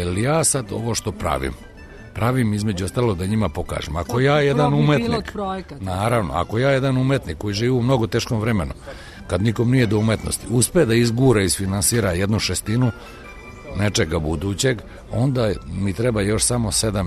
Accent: Mačva District, Serbia; Ali ja sam rodom iz bogate Mačve i kod mene i kad pričam, ovo mora da bude sve bogato.

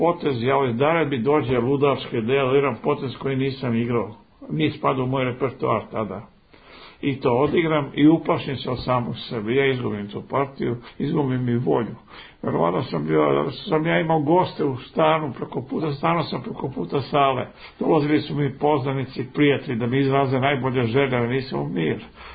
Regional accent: Belgrade, Serbia; born there; ja sam i sam rođen u Beogradu.

